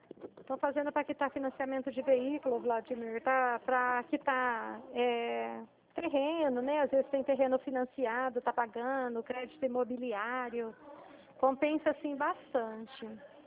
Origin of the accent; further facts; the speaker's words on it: São Paulo, Brazil; Eu sou do estado de São Paulo.